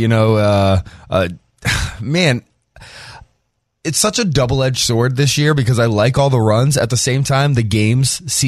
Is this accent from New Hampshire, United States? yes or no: yes; New Hampshire, United States; You know, I grew up in New Hampshire, so we don't have the marathon day off like they do down here.